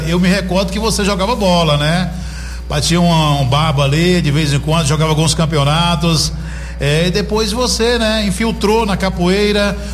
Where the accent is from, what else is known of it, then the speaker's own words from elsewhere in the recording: São Desidério, Bahia, Brazil; Lá na minha cidade, por exemplo, em São Desidério